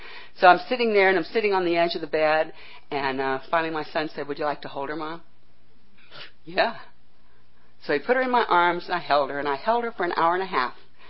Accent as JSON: {"language": "English", "region": "Midwest", "country": "United States", "tie": "born or raised there", "said": "I grew up in the Midwest where the God was an angry God."}